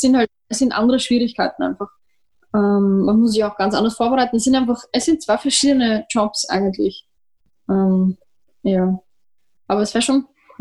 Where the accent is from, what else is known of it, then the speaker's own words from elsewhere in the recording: Vienna, Austria; Und gerade bei uns in Wien halt die Musik von einem Konzert